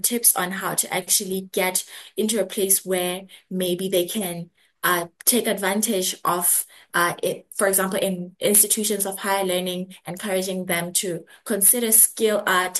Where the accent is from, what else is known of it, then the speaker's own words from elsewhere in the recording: Lesotho; also born or lived in South Africa; So, I was born and bred in Lesotho. It is a country inside South Africa.